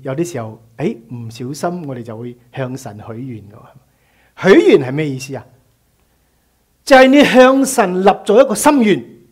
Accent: China; 其实我们心里是不信的，用我们中国人说得个讲字在神的面前

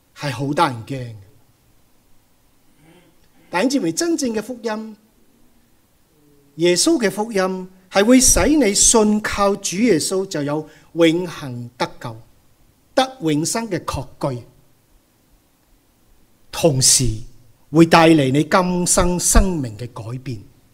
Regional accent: China; 实际上我们想到魔鬼的时候，很多时候特别我们中国人一想到鬼啊，鬼是怎样啊，好多人害怕

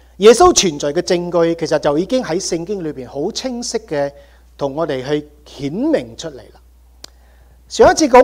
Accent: Guangdong, China; 甚至我们广东人如果不喜欢别人劝他

